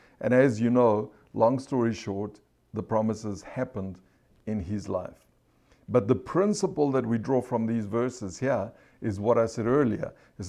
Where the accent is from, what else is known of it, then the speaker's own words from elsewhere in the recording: South Africa; growing up in South Africa